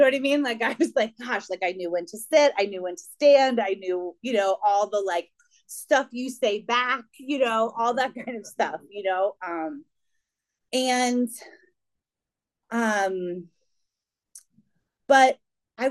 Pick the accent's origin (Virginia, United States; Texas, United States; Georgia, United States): Virginia, United States; Arlington; now in Rockville, United States; I grew up in Virginia. I grew up in Arlington, Virginia, outside of DC. I now live in Rockville, outside of DC, so I haven't gone very far.